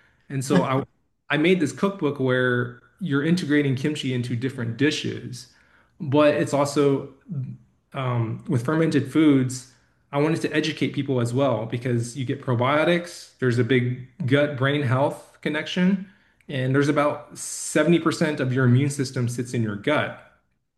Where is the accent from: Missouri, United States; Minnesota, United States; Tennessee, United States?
Missouri, United States; I grew up in Missouri, and I moved to Texas in 2016.